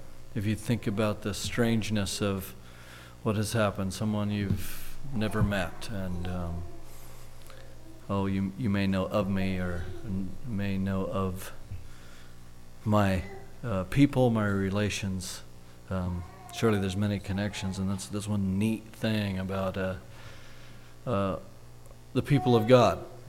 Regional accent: Oregon, United States; But I don't like to, I'm distinctly not from Washington. I'm from Oregon, so I like when people get that straight.

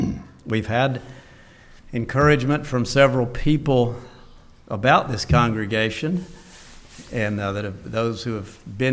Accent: Georgia, United States; also born or lived in Virginia; I was born in Virginia and moved to Georgia when I was six.

